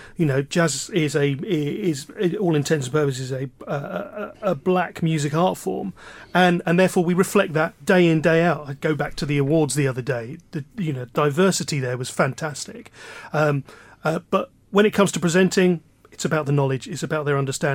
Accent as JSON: {"language": "English", "region": "South East England", "country": "United Kingdom", "said": "I'm from Surrey. I'm a Surrey boy."}